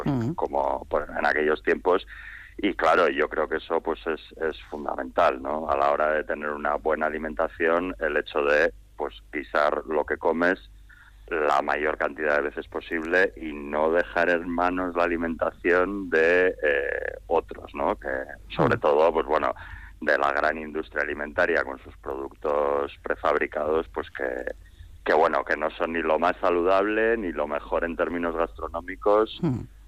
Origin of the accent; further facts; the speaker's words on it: Basque Country, Spain; no solo porque Euskadi es mi tierra y que te reconozcan en tu tierra